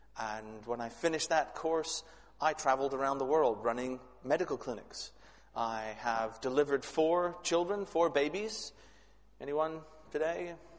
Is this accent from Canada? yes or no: yes; Canada; moved away as an adult; also born or lived in Mexico; now in Glasgow, United Kingdom; can guess I'm not a native Glaswegian. I am a Canadian implant. I've been over here for a few years now, but I have been in church missions and actually been away from my home country of Canada now for 28 years.